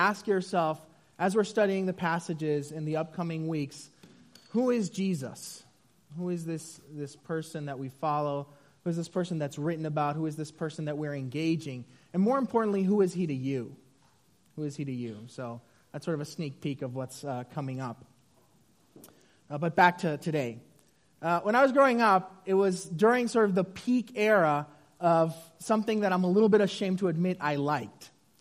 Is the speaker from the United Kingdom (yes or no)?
no; Puerto Rico; moved away; especially as someone who is from a warmer climate. I grew up in Puerto Rico